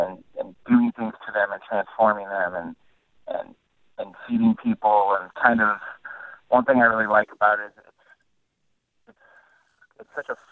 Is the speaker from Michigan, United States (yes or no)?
no; Cedar Rapids, Iowa, United States; you know, I grew up in Cedar Rapids. I love Cedar Rapids. I love Iowa.